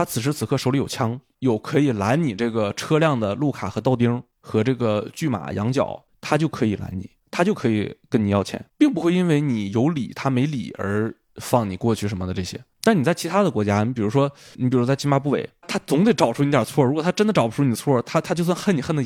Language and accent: Chinese; China; 首先我是一个中国人